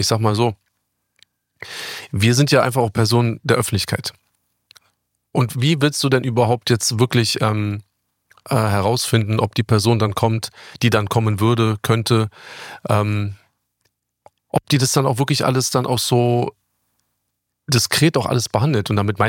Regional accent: Germany; Natürlich haben haben ja nichts gegen Deutsche, wir sind selber Deutsche.

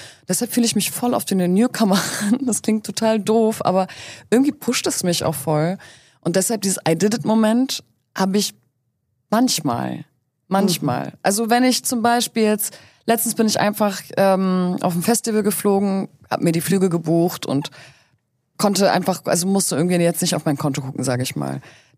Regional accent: Berlin, Germany; ich komme aus Berlin.

